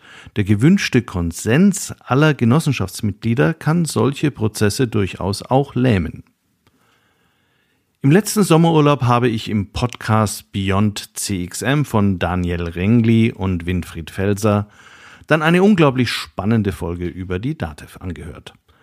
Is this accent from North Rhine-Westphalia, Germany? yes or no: no; Nuremberg, Bavaria, Germany; born there; Ich bin in Nürnberg geboren